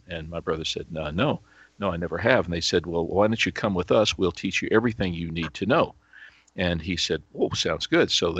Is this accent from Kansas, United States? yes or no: yes; Kansas, United States; We grew up in Kansas, which is so flat.